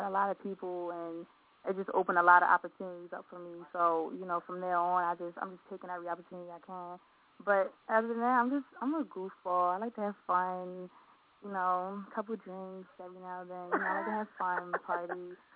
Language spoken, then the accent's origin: English; Baltimore, Maryland, United States; I'm from Baltimore.